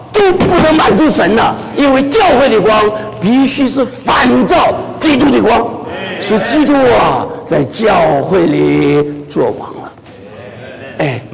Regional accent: China; 好像我们中国人的八月十五，对不对？

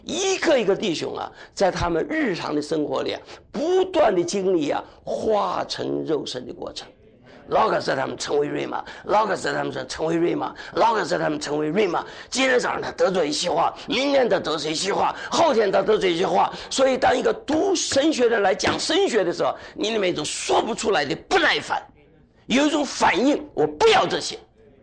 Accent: Taiwan; 我们都是从台湾来的

